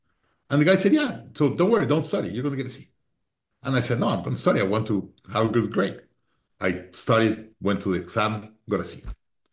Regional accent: Mexico; English is a second language; also born or lived in Boston, United States; I grew up in Mexico, I was born in Mexico. So come to the U.S. and go to a U.S. college

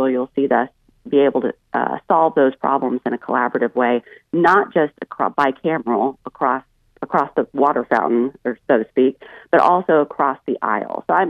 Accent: North Carolina, United States; I'm from North Carolina and my 90,000 constituents here in Southern Lake County.

